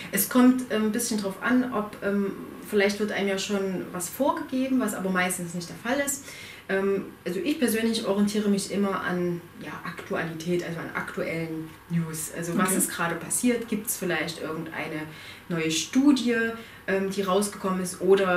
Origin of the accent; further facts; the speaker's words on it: Halle, Saxony-Anhalt, Germany; habe aus Halle komme ich